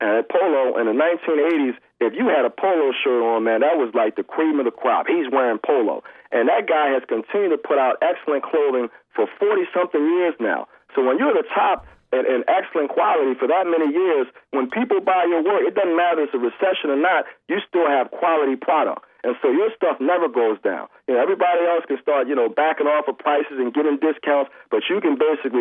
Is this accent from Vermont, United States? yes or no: no; Philadelphia, Pennsylvania, United States; You know, now I'm from Philadelphia, and those sports fans in Philadelphia are absolutely crazy about those sports.